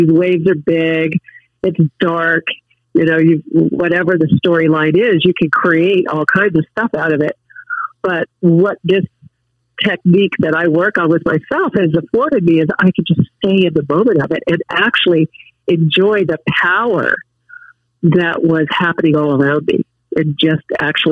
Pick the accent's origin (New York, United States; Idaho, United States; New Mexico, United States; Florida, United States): New Mexico, United States; Albuquerque; And I'm from Albuquerque, so it's all desert. You know, this is a really new world for me.